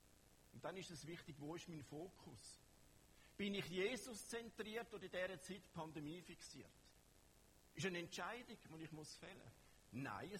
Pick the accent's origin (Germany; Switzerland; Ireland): Switzerland; Da sind wir Schweizer gerade, wir müssen perfekt sein.